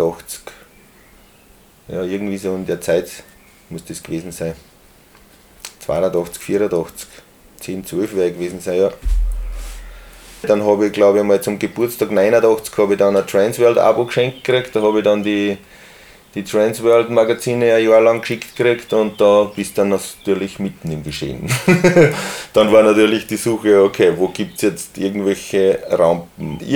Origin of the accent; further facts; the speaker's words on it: Kuchl, Salzburg, Austria; Ich bin am Land aufgewachsen, in Kuchl, in einer Siedlung außerhalb vom Ort.